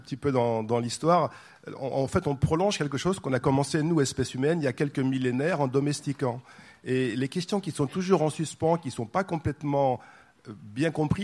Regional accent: France

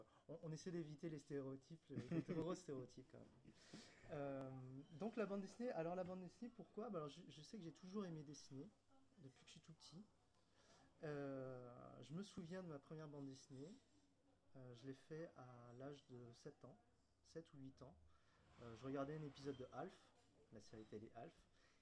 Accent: France; donc et je ça ne s'entend peut-être pas, mais je suis français d'origine chinoise. Donc j'ai les deux cultures, une culture asiatique et une culture française.

